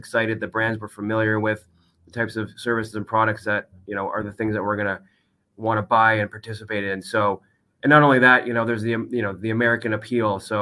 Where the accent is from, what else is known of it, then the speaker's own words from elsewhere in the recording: Canada; as much as I'm a Canadian franchise attorney